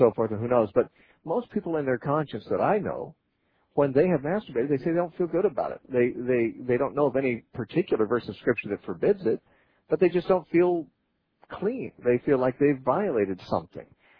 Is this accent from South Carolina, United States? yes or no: no; Santa Cruz, California, United States; calling from Santa Cruz, California, my hometown.